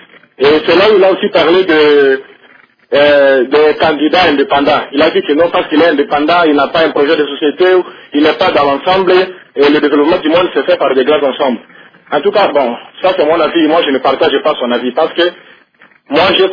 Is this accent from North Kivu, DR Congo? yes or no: no; Mbandaka, Équateur, DR Congo; now in Kananga, DR Congo; Je suis de Mbandaka, mais présentement je suis à Kananga.